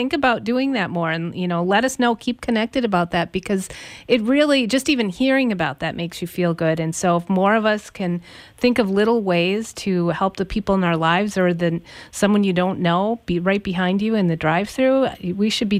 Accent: Brainerd, Minnesota, United States; Let's give a shout out to my hometown of Brainerd

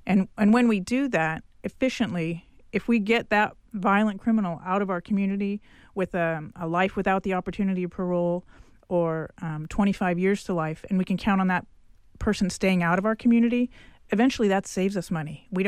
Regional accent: Fresno, California, United States; I grew up in Fresno. I went to San Joaquin Memorial High School

